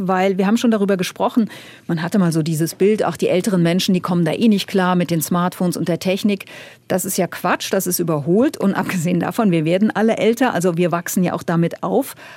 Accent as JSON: {"language": "German", "country": "Germany", "said": "Ich bin halt Deutsche in Deutschland"}